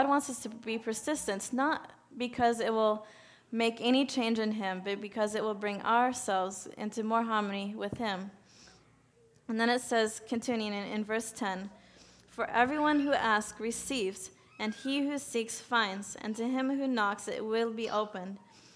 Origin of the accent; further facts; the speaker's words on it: United States; And I was like, "Hi, you know, I'm from America too."